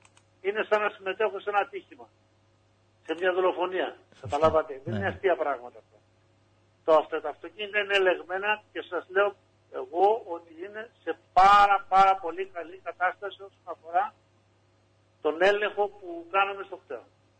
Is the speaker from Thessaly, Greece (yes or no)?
yes; Trikala, Thessaly, Greece; Εγώ είμαι τρικαλινός.